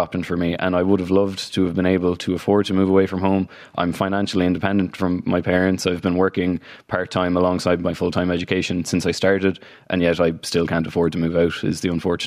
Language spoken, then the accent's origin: English; Galway, Connacht, Ireland; I'm from Galway City